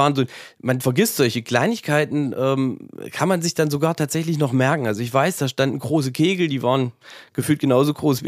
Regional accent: Breitenholz, Thuringia, Germany; Wir haben schon immer in Breitenholz gewohnt. Meine Eltern haben dort bei meinem Großvater das Haus ausgebaut in den 80er Jahren

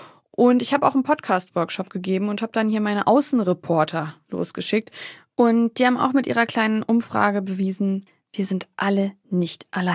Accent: Northern Germany, Germany; Jetzt mal ehrlich, Butter bei die Fische, wie man bei uns im Norden sagt.

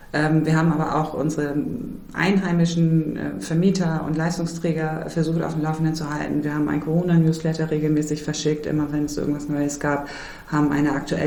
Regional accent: Sankt Michaelisdonn, Schleswig-Holstein, Germany; Ich komme persönlich aus St. Michel, da gibt es auch immer einen kleinen Weihnachtsmarkt.

